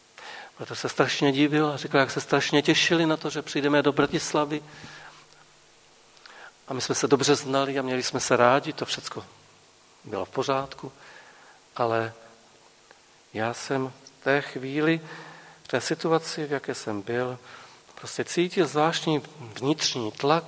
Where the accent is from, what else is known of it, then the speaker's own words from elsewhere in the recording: Poland; also born or lived in Brno, Czechia; Já Polák, ona Češka